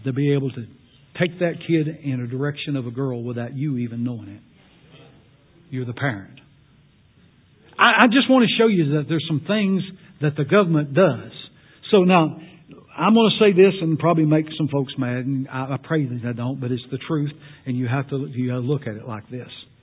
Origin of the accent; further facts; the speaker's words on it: United States; that'll still be my president and all that kind of thing, because I'm an American and I believe in the American way.